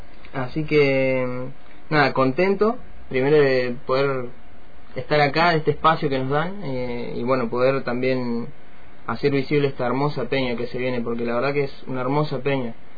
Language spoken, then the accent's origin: Spanish; Neuquén, Argentina; now in Roca, Argentina; Sí, soy de Neuquén. Hace 2 años llegué acá a Roca, también músico, digamos, autodidacta, obviamente.